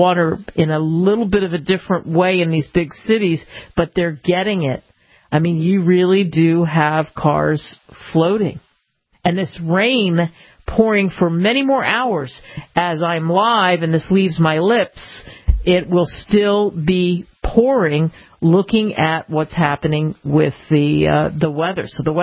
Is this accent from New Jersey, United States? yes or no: yes; Cherry Hill, New Jersey, United States; right where I grew up in my hometown of Cherry Hill.